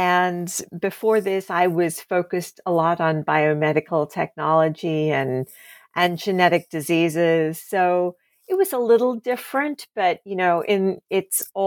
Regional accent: Australia; when I grew up in Australia

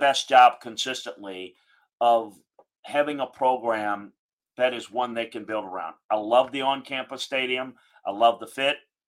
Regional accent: Louisiana, United States; as I remember them and followed them in the 60s and the 70s growing up in Louisiana

